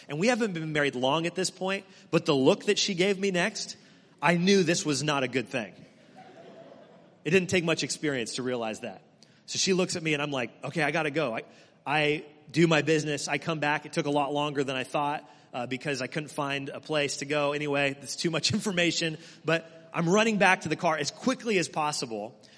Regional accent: Kansas, United States; He was my pastor growing up. I grew up in Kansas. He was the pastor at the church I went to there

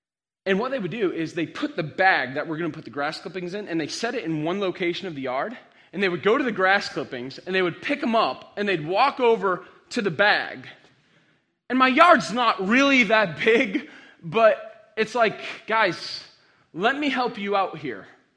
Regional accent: Ireland; I'm Irish, man.

